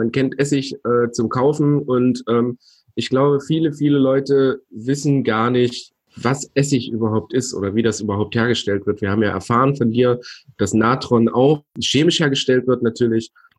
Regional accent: East Germany, Germany; Bei uns im Osten

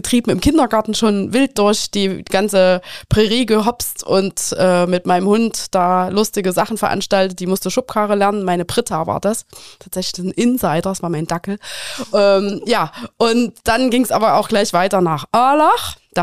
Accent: Holzthaleben, Thuringia, Germany; also born or lived in Eisenach; In Eisenach geboren, weitergerollt nach Mühlhausen, bei Holztal

